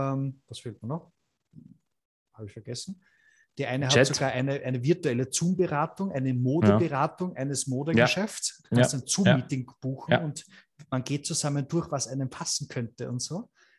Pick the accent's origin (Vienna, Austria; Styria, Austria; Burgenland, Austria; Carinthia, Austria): Vienna, Austria; also ich als Österreicher, ja, ja, ich als Wiener